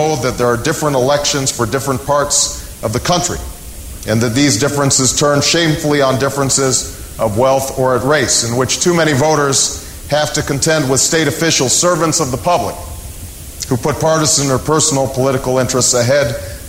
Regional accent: Chicago, Illinois, United States; I come from Cook County, from Chicago

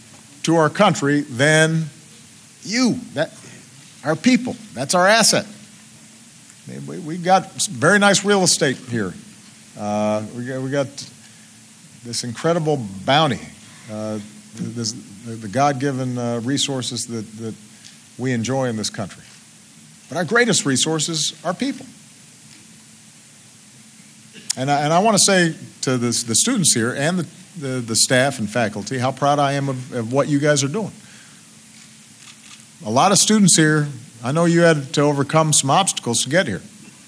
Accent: Chicago, Illinois, United States; up in my hometown of Chicago

